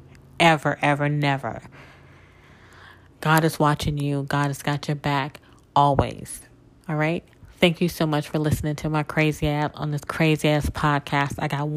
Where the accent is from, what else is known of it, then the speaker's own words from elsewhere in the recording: Mississippi, United States; moved away as an adult; now in New Orleans, United States; a small town girl from Mississippi that was born and raised in Mississippi, but I grew up in New Orleans because I moved there as an adult and spent all of my life there.